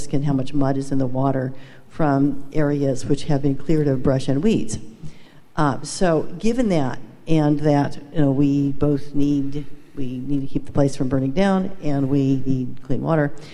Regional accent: Atascadero, California, United States; from Atascadero

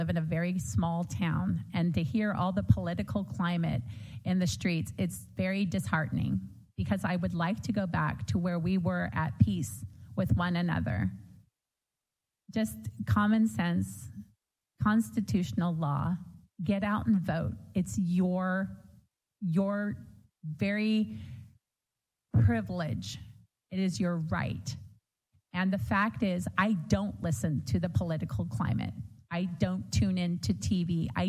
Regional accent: California, United States; I'm also Indian. I'm Osage Indian. … the city of Azusa, that's my family. I'm California through and through.

